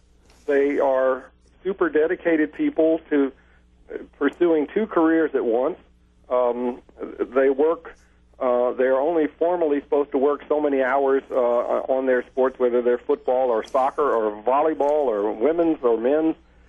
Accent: Atlanta, Georgia, United States; I almost went to Georgia Tech there in Atlanta, my hometown, to play for Bobby Dodd.

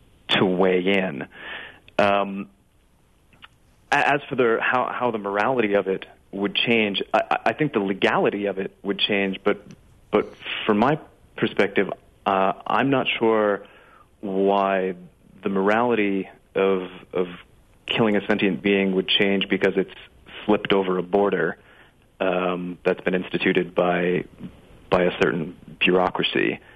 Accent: Northeast, United States; I'm coming from the Northeast, very liberal academia

